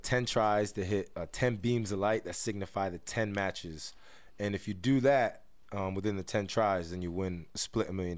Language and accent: English; Albany, New York, United States; now in Bronx, United States; I'm from Albany. Okay. Upstate. I thought it was like the Bronx. So I live in the Bronx.